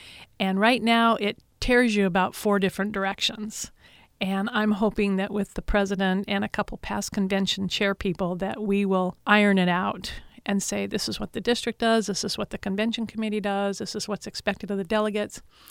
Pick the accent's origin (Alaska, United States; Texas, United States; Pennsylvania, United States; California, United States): Alaska, United States; Petersburg; As a child growing up in Petersburg, one of my first memories is winning a chocolate cake